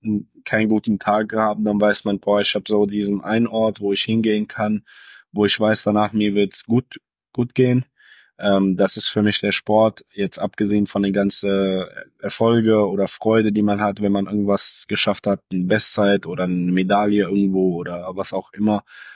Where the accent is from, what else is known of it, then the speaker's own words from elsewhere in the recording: Syria; Also ich meine, ich komme selber aus Syrien